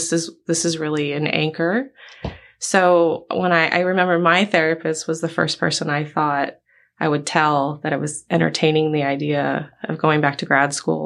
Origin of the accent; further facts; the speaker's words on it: Sarasota, Florida, United States; I grew up in Sarasota.